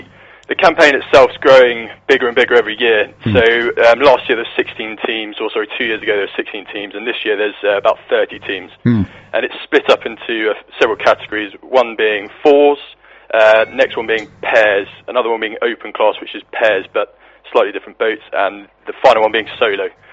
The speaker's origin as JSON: {"language": "English", "region": "South East England", "country": "United Kingdom", "said": "I'm from towards Hythe, between Hythe and, Canterbury."}